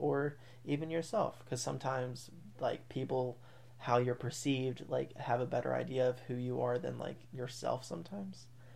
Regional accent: Kansas City, Missouri, United States; we're from Missouri, from Kansas City, and go to school in Springfield, Missouri.

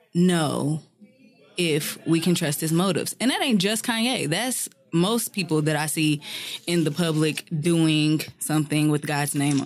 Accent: Louisville, Kentucky, United States; Oh, we were saying where we're from? I'm from Louisville, Kentucky.

